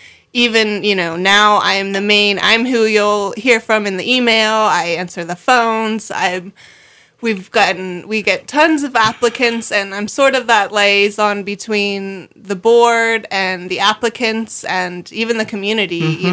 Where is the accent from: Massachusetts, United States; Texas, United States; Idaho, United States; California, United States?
Idaho, United States; Bonners Ferry; I grew up in Bonners Ferry and always went to the farmer's market there as a child.